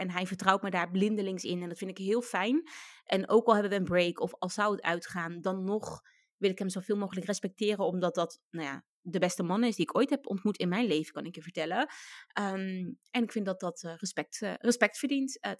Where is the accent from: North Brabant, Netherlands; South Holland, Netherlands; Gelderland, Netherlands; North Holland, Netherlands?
South Holland, Netherlands; Ik kom uit het Westland.